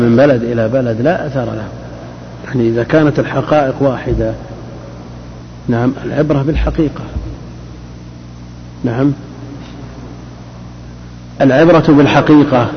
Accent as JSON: {"language": "Arabic", "region": "Najd", "country": "Saudi Arabia", "said": "عندنا في نجد سمى شبا أيضا."}